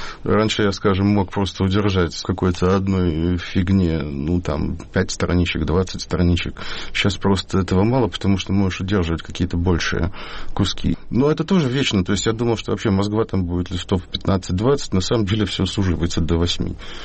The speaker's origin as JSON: {"language": "Russian", "region": "Riga", "country": "Latvia", "lives_now": "Saint Petersburg, Russia", "said": "Я еще из Риги, да? Там все обнулилось, все структуры какие-то, в которых живешь. При этом я живу в Питере, на Пушкинской 10."}